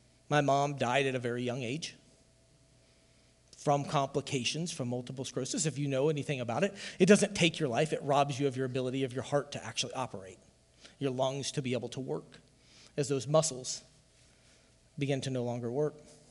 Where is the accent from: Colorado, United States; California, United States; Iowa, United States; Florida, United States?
Iowa, United States; Ottumwa; I grew up in Pentecostal. I grew up in Open Bible, grew up down in Ottumwa, and I grew up in a church that was Spirit-filled